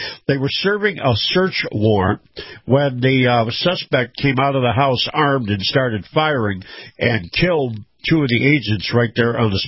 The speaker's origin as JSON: {"language": "English", "region": "Florida", "country": "United States", "tie": "born or raised there", "said": "that horrible loss in my home state of Florida."}